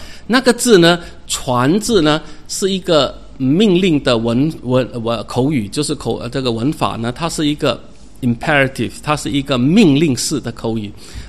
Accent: China; 就好像我们中国人说圣旨到

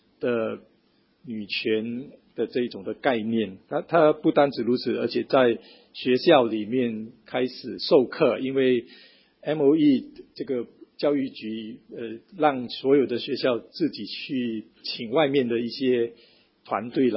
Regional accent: Singapore; 我们新加坡人在这一方面实在是天真的挺可爱的啦

